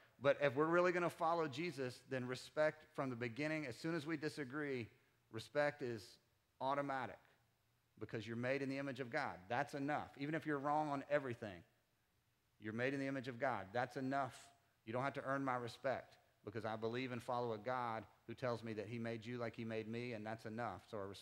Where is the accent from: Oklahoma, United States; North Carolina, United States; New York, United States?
North Carolina, United States; Winston-Salem; And if that's very foreign to what I experienced growing up in Winston-Salem, that's okay.